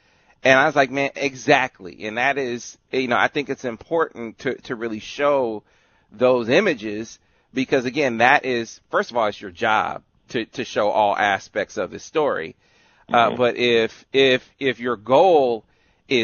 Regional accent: Flint, Michigan, United States; sure you've seen the video here in the state of Michigan, where up in Flint

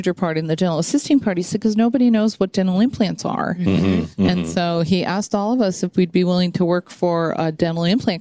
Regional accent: Scranton, Pennsylvania, United States; I grew up in Scranton, Pennsylvania.

